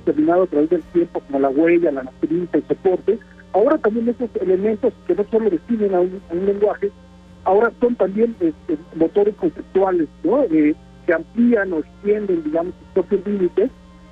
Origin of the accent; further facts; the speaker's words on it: Juchitán, Oaxaca, Mexico; yo, que vengo de la comunidad de Cuchitán, ahí en el mismo de Tehuantepec.